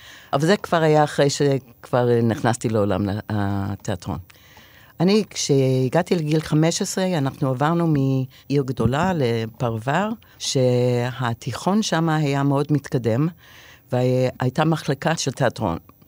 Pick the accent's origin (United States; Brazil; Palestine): United States; New Jersey; Hebrew is a second language; אני גדלתי בניו ג'רזי, על יד ניו יורק